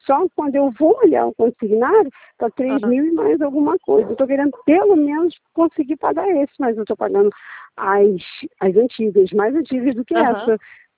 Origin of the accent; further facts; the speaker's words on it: Rio de Janeiro, Brazil; sou aqui do Rio de Janeiro.